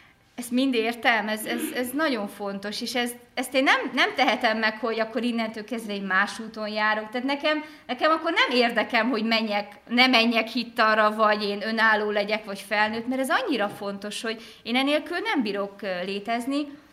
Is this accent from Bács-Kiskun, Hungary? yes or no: yes; Csengőd, Bács-Kiskun, Hungary; tehát ahonnan én jövök, Csengőd-Páhi Kaskantyú, egy lelkésze